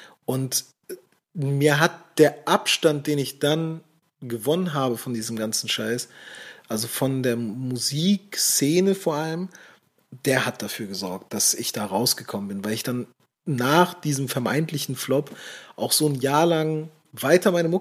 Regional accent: Hamburg, Germany; meine Tour in Hamburg. Da waren 40 zahlende Gäste da in meiner Heimatstadt.

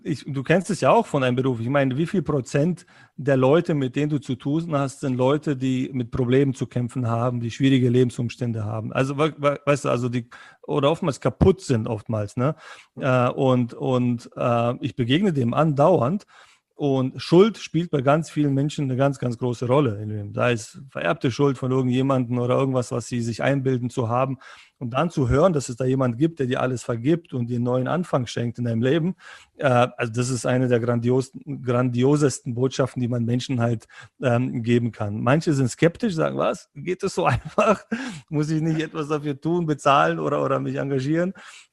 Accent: Berlin, Germany; Ich bin Berliner, also das heißt, ich habe sogar zu Hause an meinem Büro den Berliner Bären als Wappen sogar hängen.

